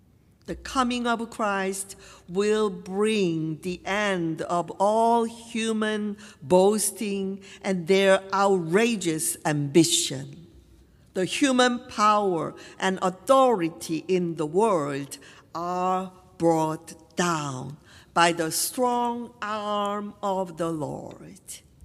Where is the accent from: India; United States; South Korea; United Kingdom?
South Korea; I think Korea, my home country, could be a good example.